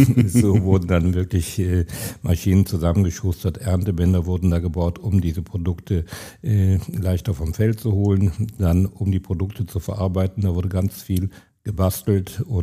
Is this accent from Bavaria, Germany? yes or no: yes; Kempten, Bavaria, Germany; Wir hatten hier bei uns in Kempten eigentlich primär unseren Kappes, unsere Kartoffel